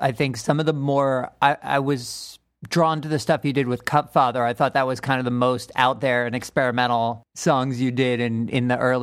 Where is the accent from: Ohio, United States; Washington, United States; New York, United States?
Washington, United States; Seattle; So growing up in Seattle, I know there was a little bit of a split in the scene between what was going on in the city and what was going on in the burbs.